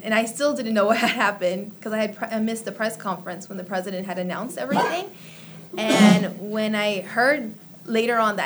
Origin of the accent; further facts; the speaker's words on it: Alamo, Sonora, Mexico; now in Las Vegas, United States; I'm from Alamo, Sonora. Okay. So it's one of, like, border states.